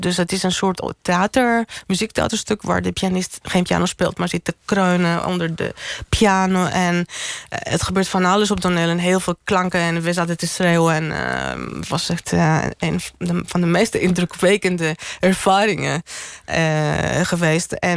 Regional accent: Greece; Toen ik klein was in Griekenland.

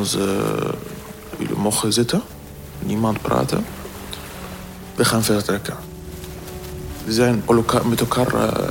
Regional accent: Syria; Dutch is a second language; moved away; Maar ik ben van Syrië gevlucht om niet andere plek dat te zien eigenlijk.

